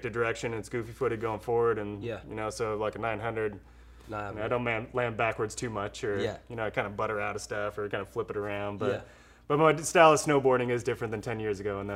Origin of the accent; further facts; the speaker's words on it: Oregon, United States; also born or lived in Canada; Makes me stay in Oregon. To be exact, I was born in Canada.